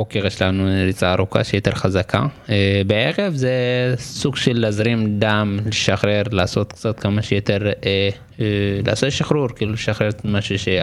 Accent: Eritrea; moved away; בכפר, איפה שגדלתי, אני ארתראי פליט, כמו שאתה יודע.

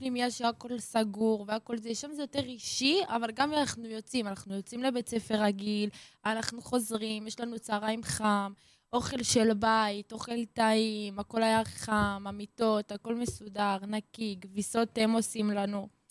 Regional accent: Beersheba, Southern District, Israel; מבאר שבע.

